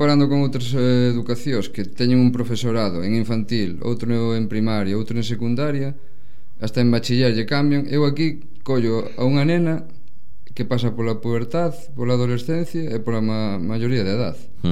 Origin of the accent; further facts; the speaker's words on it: Galicia, Spain; Porque eu son de Orense, son orensano, son da Baixa Limia.